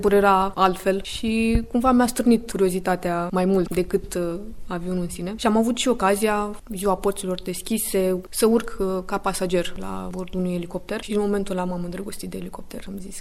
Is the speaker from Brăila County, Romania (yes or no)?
yes; Brăila, Brăila County, Romania; Eu sunt deloc din Brăila și zona în care locuiam era înconjurată de unități militare.